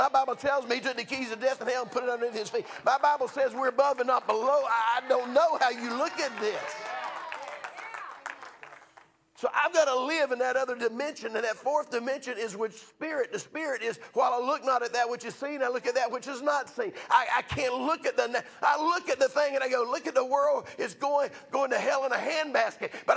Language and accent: English; the South, United States; Because I'm from the South, we call it things.